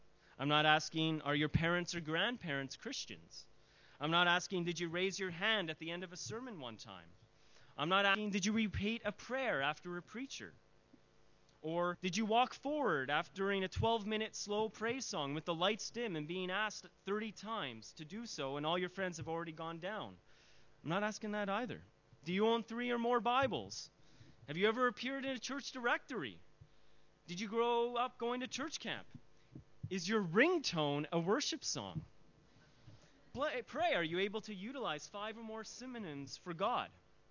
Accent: Canada; I'm Canadian.

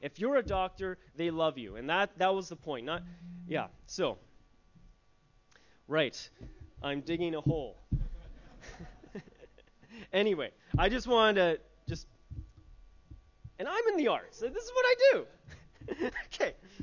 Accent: Canada; now in New Zealand; currently I'm the citizen of another nation, right? I'm a Canadian, right? But and I'm here in New Zealand.

